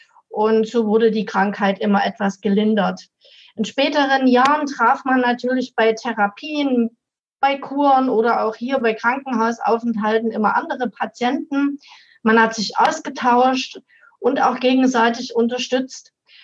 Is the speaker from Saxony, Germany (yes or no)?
yes; Zwönitz, Saxony, Germany; born there; Ich bin hier im Erzgebirge geboren, im schönen Städtchen Zmönitz. Und bin dann über eine kurze Pause in Schwarzenberg, in einem Nachbarort hier in Aue gelandet, inzwischen Aue-Bad Schlema, seit dem vergangenen Jahr.